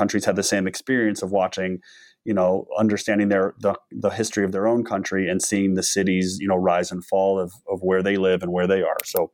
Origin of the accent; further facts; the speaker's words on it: United States; growing up in America, you know, I'm looking for, you see New York show up